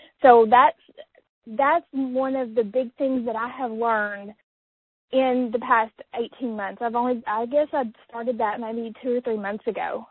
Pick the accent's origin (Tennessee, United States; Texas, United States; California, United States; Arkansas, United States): Arkansas, United States; Batesville; I am from Batesville, Arkansas, which is kind of north central Arkansas, situated between Little Rock and Jonesboro